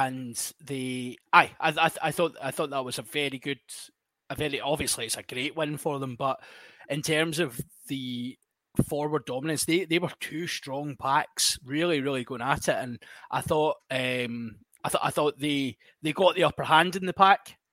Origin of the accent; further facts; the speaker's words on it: Scotland, United Kingdom; We need to, you know, we're Scottish.